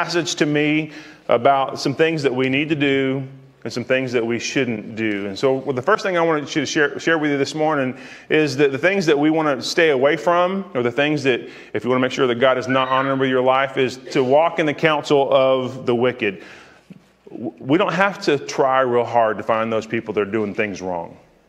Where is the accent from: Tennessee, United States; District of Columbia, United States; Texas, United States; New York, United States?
Texas, United States; Freeport; also born or lived in Florida / Missouri / Arkansas; I was born in Florida, and I've lived in Missouri and Arkansas and Fort Worth and Needville and all kind of places. And so I ended up graduating from a town in Freeport, Texas, down on the coast, Surfside, Lake Jackson.